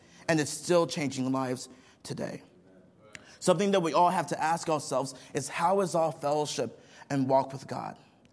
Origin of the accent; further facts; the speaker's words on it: Nigeria; Growing up in Nigeria, Pastor, there are people who know how to pray.